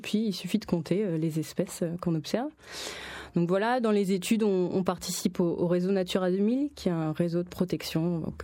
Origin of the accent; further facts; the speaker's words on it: Île-de-France, France; Moi j'ai grandi en Seine-et-Marne, oui. Près de Fontainebleau.